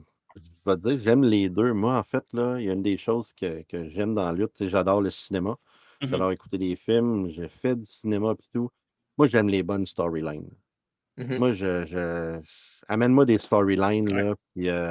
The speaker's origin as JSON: {"language": "French", "town": "Saint-Jérôme", "region": "Quebec", "country": "Canada", "said": "Et moi, je viens de Saint-Jérôme."}